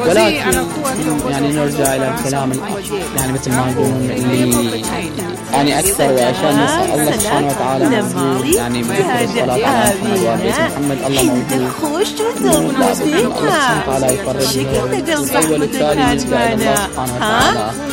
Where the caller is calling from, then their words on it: Iraq; أنا معكم من العراق،